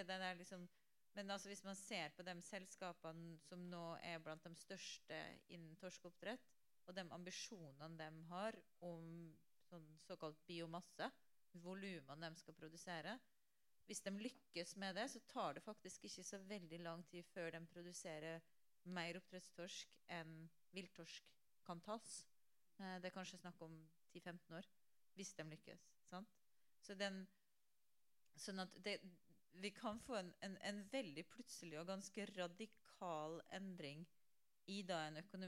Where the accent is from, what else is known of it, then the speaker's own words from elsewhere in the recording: Aukra, Møre og Romsdal, Norway; torsken kunne forsvinne fra utenfor Aukra der jeg kommer fra